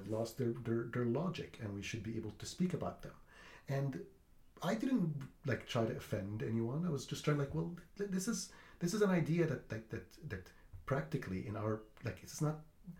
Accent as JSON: {"language": "English", "country": "Egypt", "tie": "born or raised there", "said": "I grew up in Egypt."}